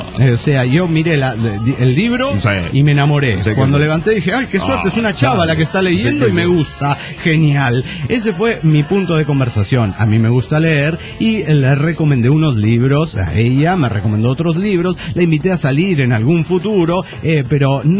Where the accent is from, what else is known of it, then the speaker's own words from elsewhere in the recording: Guadalajara, Jalisco, Mexico; Soy el valedor de Guadalajara, Jalisco, México.